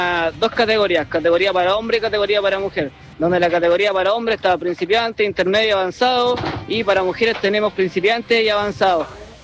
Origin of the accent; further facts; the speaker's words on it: Los Angeles, California, United States; soy acá de Los Ángeles, de toda la vida. Ando en el skate de los 11 años